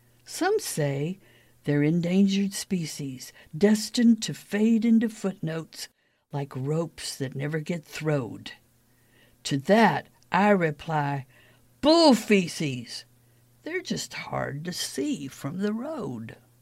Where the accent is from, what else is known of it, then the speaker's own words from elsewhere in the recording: Texas, United States; accent: Texas twang; I grew up in the Texas Hill Country, where the Old West traditions are honored very highly still. So, if I lapse into a Texas twang here and there, you'll understand.